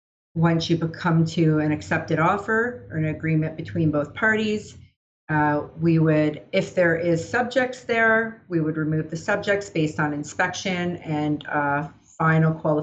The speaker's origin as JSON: {"language": "English", "region": "Ontario", "country": "Canada", "said": "Here in BC, it's a little bit different. I did my qualification in Toronto. I'm actually from Ontario."}